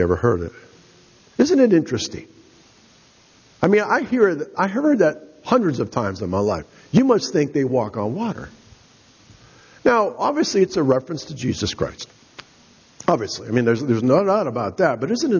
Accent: Missouri, United States; I'm from Missouri, right? You show me the goods, I'll believe it.

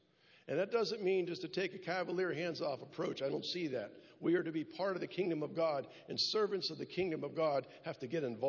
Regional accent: United States; Now, that concerns me as an American.

